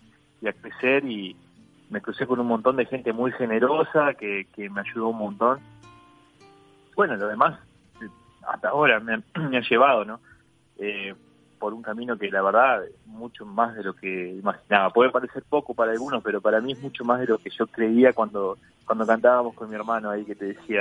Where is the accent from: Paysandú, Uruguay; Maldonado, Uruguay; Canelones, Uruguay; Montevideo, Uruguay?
Paysandú, Uruguay; tiene que ver con el lugar de donde soy, que es Paysandú, que está en la vera del río Uruguay.